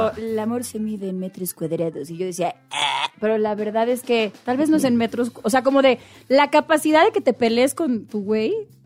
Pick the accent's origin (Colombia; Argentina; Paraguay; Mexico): Mexico; Jalisco; no sé si es porque soy de Jalisco